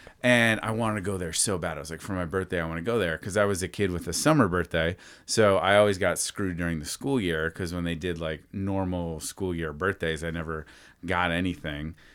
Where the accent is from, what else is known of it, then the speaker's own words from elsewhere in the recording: New Hampshire, United States; My parents, when I grew up in New Hampshire, there was this place called the York Wild Animal Kingdom in Maine.